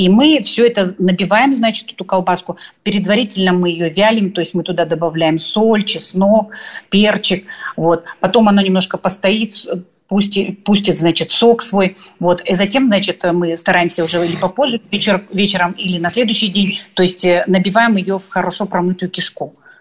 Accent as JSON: {"language": "Russian", "country": "Kazakhstan", "said": "мы гостей казахи очень любим"}